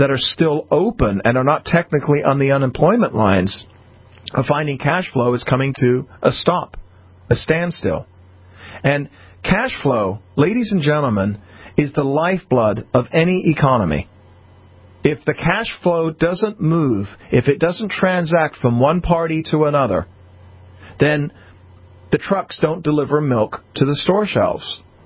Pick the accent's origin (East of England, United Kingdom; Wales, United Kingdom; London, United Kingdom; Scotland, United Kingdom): London, United Kingdom; moved away; conference on Friday night with my family in England. I'm originally from London. Been here 43 years now. So I don't have much of an accent left